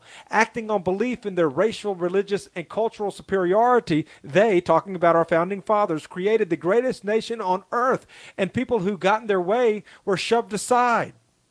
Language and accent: English; Tennessee, United States; born there; I was born in Tennessee. I love Tennessee.